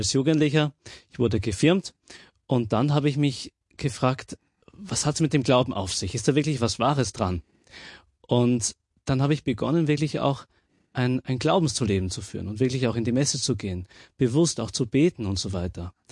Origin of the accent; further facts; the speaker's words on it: Vienna, Austria; now in Heiligenkreuz, Austria; Ich bin ursprünglich aus Wien.